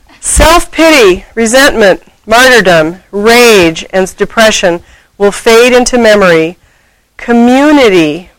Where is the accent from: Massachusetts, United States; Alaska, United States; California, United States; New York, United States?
California, United States; San Diego; But I'm from San Diego. How can I be part of your community?